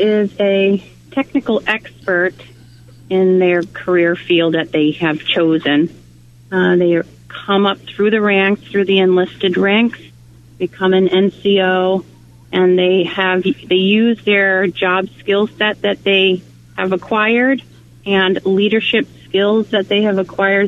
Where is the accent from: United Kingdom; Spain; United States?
United States; Rhode Island; I was from Rhode Island, and I was going to college.